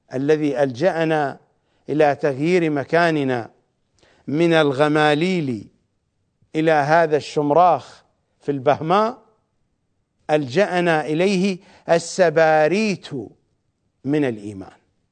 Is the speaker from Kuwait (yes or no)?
no; Iraq; accent: Iraqi; بالضبط نحن في لهجتنا العراقية نقول سربوت